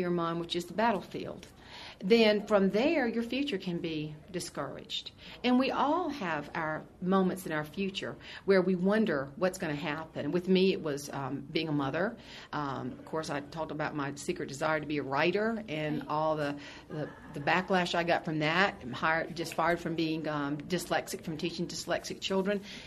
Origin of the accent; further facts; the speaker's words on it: Johns Island, South Carolina, United States; I grew up in the Low Country, we call it. It's outside of Charleston, John's Island. My daddy was a tomato farmer, and I married and moved to the middle part of the state we call the Ridge.